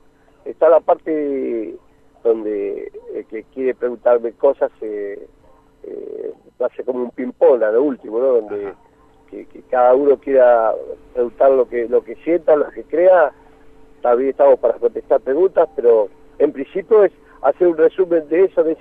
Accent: Argentina; así somos los argentinos

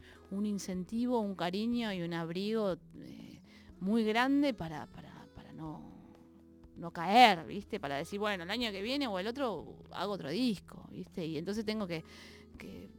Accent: Villa Luzuriaga, Buenos Aires Province, Argentina; Yo de donde vengo, viste, de Villa Luzuriaga

